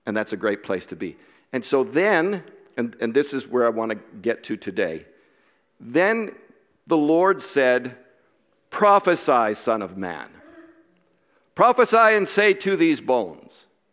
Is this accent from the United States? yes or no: no; Canada; We're from Canada.